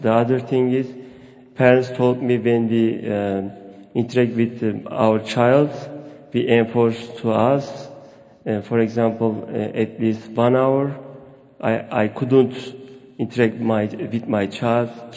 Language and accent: English; Turkey; English is a second language; from Turkey. I want to explain, my language is not enough, but I want to do my best.